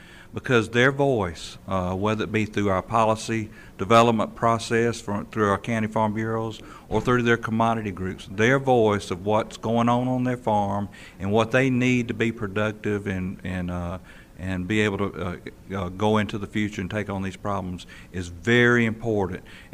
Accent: Georgia, United States; because I come from Georgia, and even though we have a lot of regional differences in Georgia

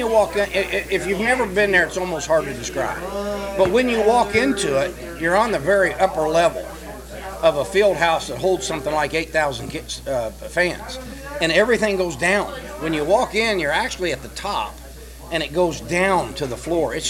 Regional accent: Muncie, Indiana, United States; I'm from Muncie, Indiana.

